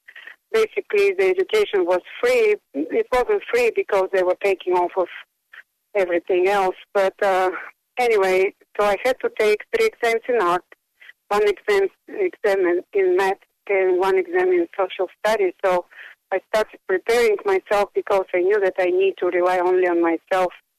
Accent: Plovdiv, Plovdiv Province, Bulgaria; I grew up in Bulgaria. It's called Plovdiv

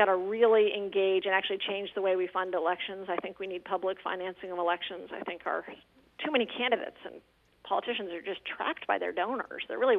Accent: Vermont, United States; I grew up in Windsor County in a farming community in rural Vermont, and we always had guns

